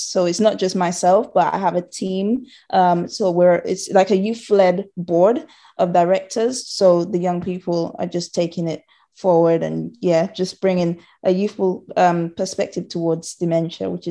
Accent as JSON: {"language": "English", "country": "Dominica", "tie": "born or raised there", "also_born_or_lived": "Hackney, United Kingdom", "moved": "as an adult", "lives_now": "United Kingdom", "said": "So I was born in Hackney, actually. And then I went to Dominica with my grandmother. And then, yeah, I was pretty much raised in that environment, and then came to the UK for university and been here ever since."}